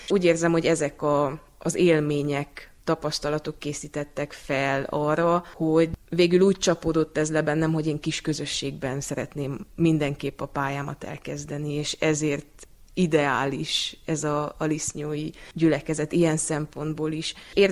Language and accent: Hungarian; Ernei, Mureș County, Romania; Nagyernyei származású vagyok.